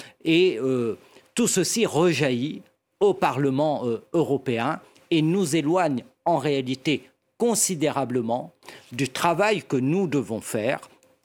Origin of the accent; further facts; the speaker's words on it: Réunion, France; Je suis très inquiet en tant que réunionnais par cet accord